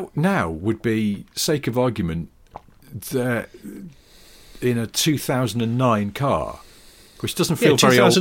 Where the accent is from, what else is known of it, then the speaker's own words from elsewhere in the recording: United States; It's hard to know, being American and not living at that time